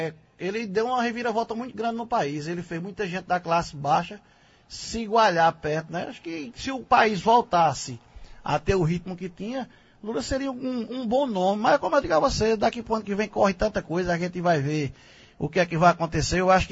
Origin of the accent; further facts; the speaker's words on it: Northeast Region, Brazil; Porque a gente é nordestino, né